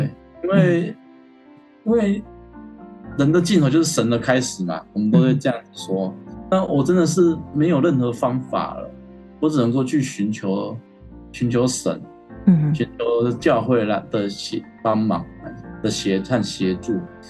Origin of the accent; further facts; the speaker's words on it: Taiwan; 就我们台湾话就叫嘴丘啦